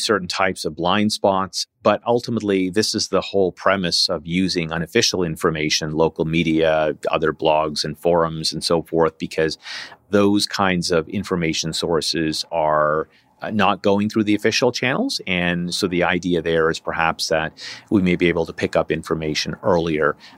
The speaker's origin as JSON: {"language": "English", "country": "Canada", "said": "speaking here as a Canadian"}